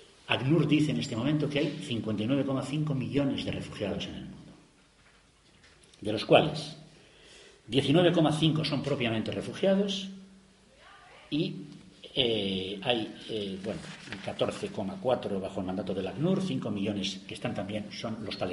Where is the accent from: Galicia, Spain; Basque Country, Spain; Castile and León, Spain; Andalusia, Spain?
Basque Country, Spain; como ciudadano del mundo, como ciudadano europeo, como ciudadano español, como ciudadano vasco